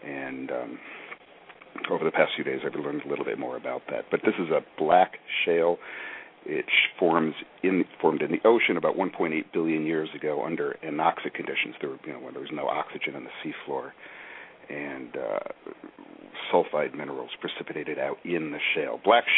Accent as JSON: {"language": "English", "region": "New York", "country": "United States", "tie": "born or raised there", "also_born_or_lived": "Madison", "said": "I'm from Madison originally, but I grew up in upstate New York"}